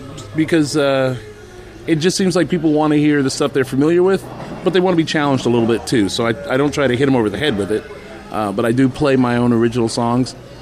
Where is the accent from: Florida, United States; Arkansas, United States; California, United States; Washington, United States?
Florida, United States; Orlando; I was born here in Orlando, so this is nice being home and being able to stay home and do what I love.